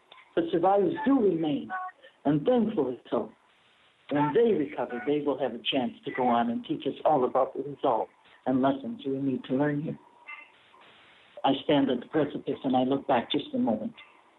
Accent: Wisconsin, United States; I mentioned I was from Wisconsin

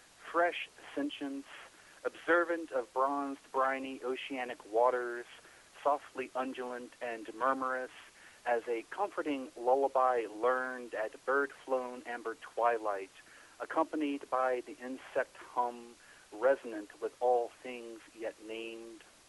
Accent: Kentucky, United States; Maybe I'm really technologically, backward. I'm from Kentucky.

